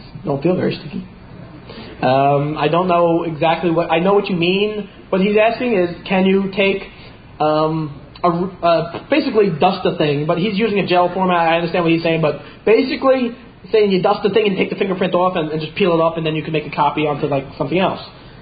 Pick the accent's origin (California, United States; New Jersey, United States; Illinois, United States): New Jersey, United States; I'm from Jersey.